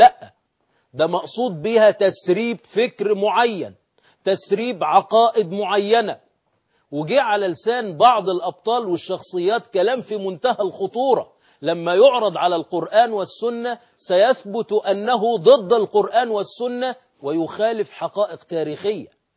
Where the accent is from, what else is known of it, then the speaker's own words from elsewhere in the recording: Egypt; يعني عندنا في مصر يمكن المسألة ما وصلتش يعني أنها تتعدى منطقة الأمان